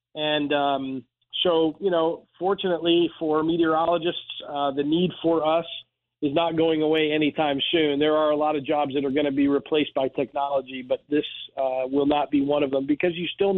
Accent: Albany, New York, United States; I grew up in Albany, but I couldn't wait to go to a warmer climate to go to college

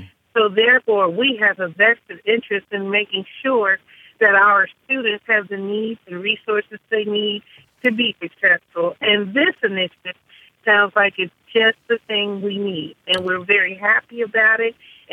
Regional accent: Woodlawn, Ohio, United States; I've never lived in Lincoln Heights. I grew up in Woodlawn, which is the next nearby community.

